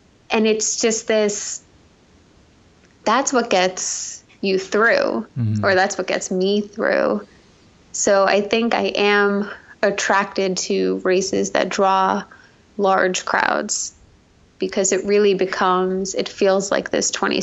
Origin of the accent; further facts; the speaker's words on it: New York City, New York, United States; New York City is where I grew up. So it is kind of like my hometown marathon.